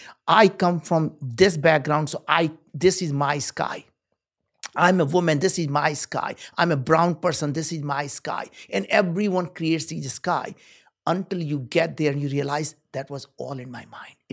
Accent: India; as you know, I grew up in India. We were very poor.

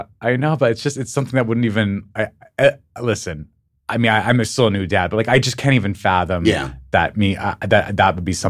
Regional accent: Albuquerque, New Mexico, United States; you know, this state that I was born in.

